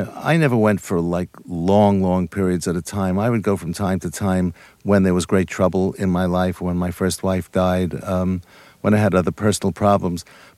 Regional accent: New York, United States; born or raised there

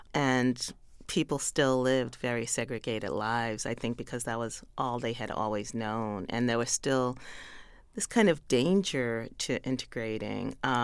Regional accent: New York, United States; You know, I feel like I'm a New Yorker to the bone, but there is a lot of the South in me.

